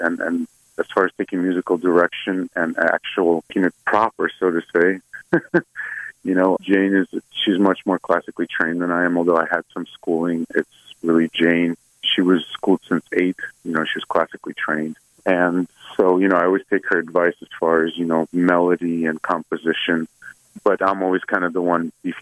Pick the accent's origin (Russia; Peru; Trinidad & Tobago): Russia; Saint Petersburg; now in United States; I myself am originally from St. Petersburg, Russia, but I spent most of my life here in the States.